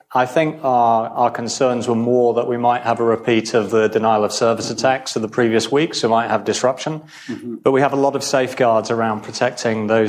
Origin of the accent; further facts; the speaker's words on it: United Kingdom; You might have picked up already I'm British